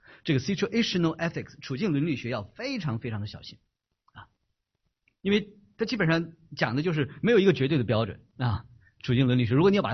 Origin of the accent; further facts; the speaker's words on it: China; 原谅，因为我来自中国，我们大家都是中国人